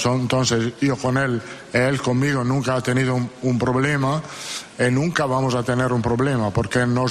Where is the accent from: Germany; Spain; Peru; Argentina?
Germany; Spanish is a second language; es un alemán como yo. Yo me siento muy alemán en este sentido